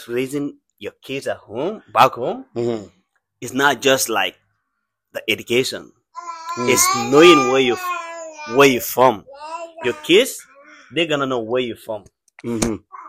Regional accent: Sabi, Upper River, Gambia; also born or lived in Serekunda; Actually, I was born in Serekunda, mm-hmm. but I told people I'm always from Sabi.

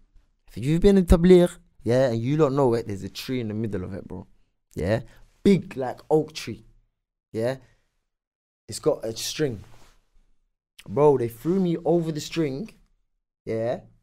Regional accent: England, United Kingdom; Me, I'm from England

